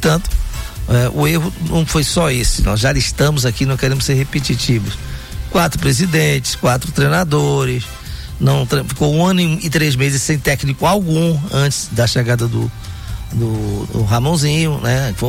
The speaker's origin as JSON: {"language": "Portuguese", "country": "Brazil", "said": "Então, até como torcedores, como brasileiros, a nossa missão aqui era incentivar, embora de forma independente."}